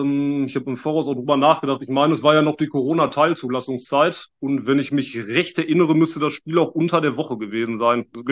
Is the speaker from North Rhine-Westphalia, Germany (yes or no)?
yes; Bochum, North Rhine-Westphalia, Germany; Ich bin 33 Jahre alt. Ich bin gebürtiger Bochumer, war immer hier. Bin immer gerne hier, werde immer hier bleiben.